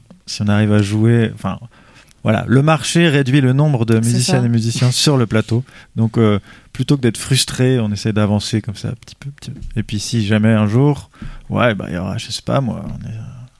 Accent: Auvergne-Rhône-Alpes, France; parce que je viens de Haute-Savoie.

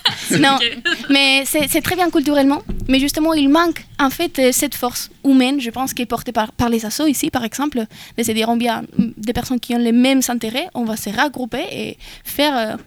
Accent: Salamanca, Castile and León, Spain; Et je viens de Salamanca.

